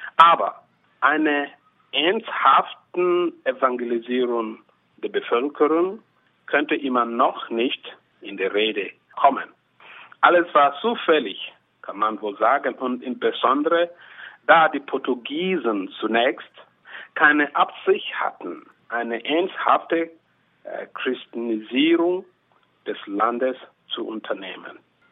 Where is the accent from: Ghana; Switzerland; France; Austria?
Ghana; German is a second language; now in Germany; Aber dazu fand ich auch die Nahrung ganz anders wie bei uns zu Hause in Ghana.